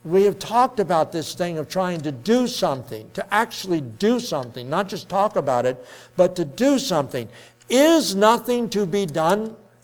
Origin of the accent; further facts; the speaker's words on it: Cincinnati, Ohio, United States; I'm from Cincinnati. And we usually say New Orleans, and we say Chicago instead of Chicago, and we say Illinois. You know, I don't know, we're weird. And we also say Washington, and you wash your clothes. That's Cincinnati, okay?